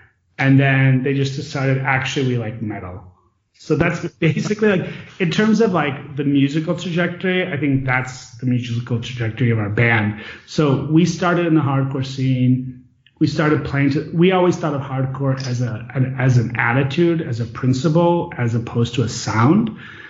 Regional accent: Chicago, Illinois, United States; was a big influence on us because we are from Chicago.

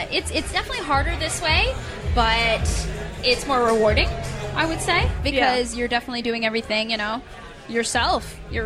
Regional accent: New York, United States; I'm actually from Rockland County, New York.

